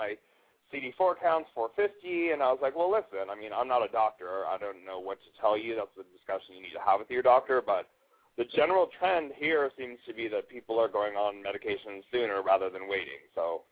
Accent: Bellevue, Washington, United States; Cool. I'm from Bellevue.

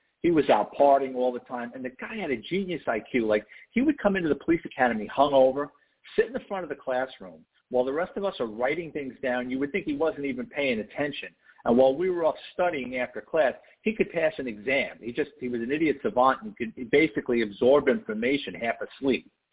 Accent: Bronx, New York, United States; deals with growing up in the Bronx and going to Catholic high school

